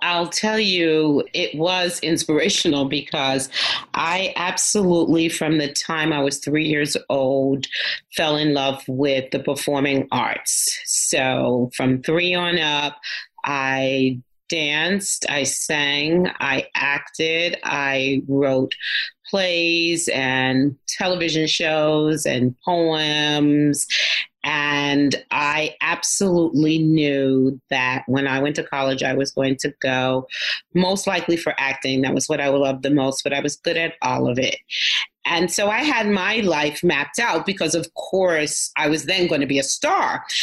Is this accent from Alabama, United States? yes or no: no; New York City, New York, United States; I am definitely a New Yorker.